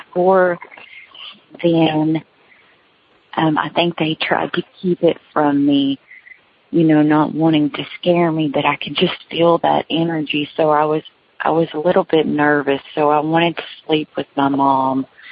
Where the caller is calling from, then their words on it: Kentucky, United States; I am calling from Kentucky. This is my third time calling in.